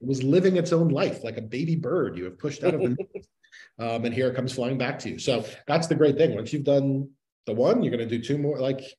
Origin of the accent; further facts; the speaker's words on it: Miami, Florida, United States; I'm from Miami. I live in Southern California.